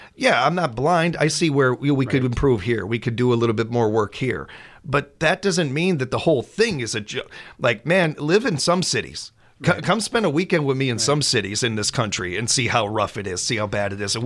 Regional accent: Chicago, Illinois, United States; this is something that I deal with from my hometown and from where I'm from. And anytime you see Chicago in the news

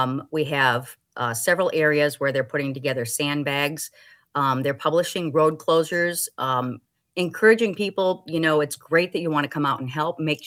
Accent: Shawano, Wisconsin, United States; Again, I grew up on the Wolf River in Shawano, and I've never seen anything like this.

